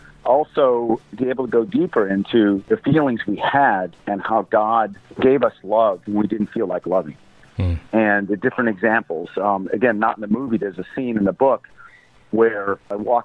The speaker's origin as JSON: {"language": "English", "country": "United States", "said": "I'm an American."}